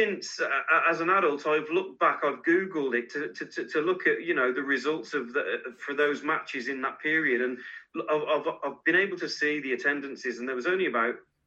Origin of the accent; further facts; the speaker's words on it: England, United Kingdom; Like so many people, certainly growing up in England, you know, it's whoever your dad supports, really.